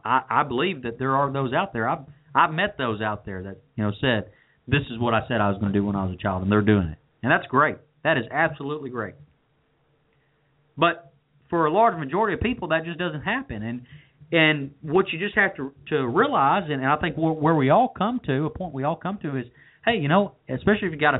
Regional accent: United States; man, the luxury of being an American, right?

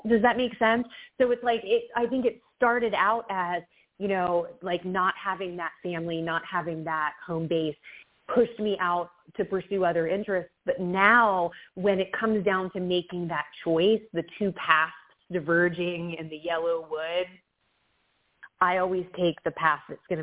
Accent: St. Augustine, Florida, United States; I grew up in Florida, so like I'm from St. Augustine originally. So for me, like I'm used to an older city, but I'm used to more like Spanish architecture.

